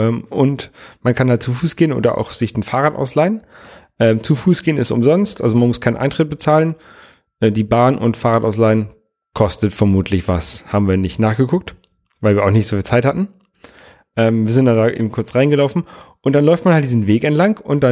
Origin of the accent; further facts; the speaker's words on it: Lower Saxony, Germany; Ich bin ja bei Oldenburg groß geworden.